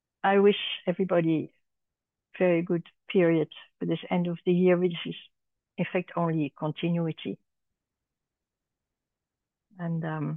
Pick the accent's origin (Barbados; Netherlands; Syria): Netherlands; English is a second language; I'm from Holland, but my family is German and part English.